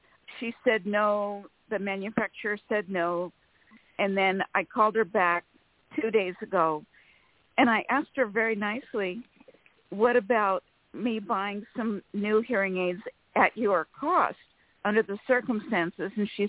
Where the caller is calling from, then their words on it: California, United States; from California.